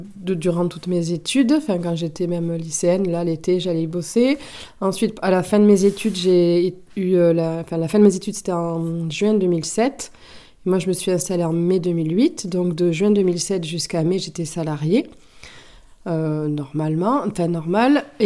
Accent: Montclar, France; moi j'ai grandi là-dedans, à Montclar. D'ailleurs, je vis dans la maison de mes parents

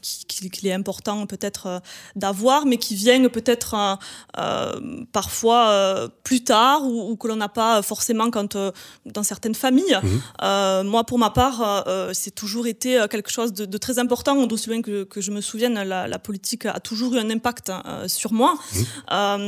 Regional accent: Montauban, Occitanie, France; born there; du coup, j'ai 28 ans, je suis née à Montauban, j'habite Montauban

